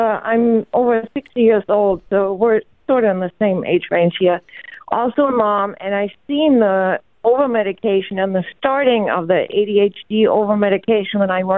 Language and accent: English; Germany; now in United States; I grew up in Germany. It's very different in Europe.